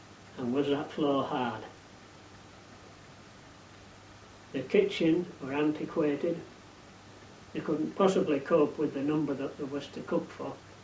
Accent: Scarborough, Yorkshire and the Humber, United Kingdom; I came from Scarborough, there was a lad came from Farley.

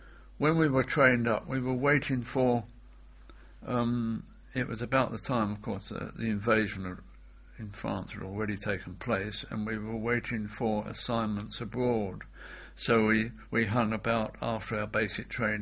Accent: Brighton, South East England, United Kingdom; as my hometown was Brighton, when I got leave, I found it very difficult to get into the town because it had been, in modern parlance, ring-fenced, so that you had to have a pass to get into the town.

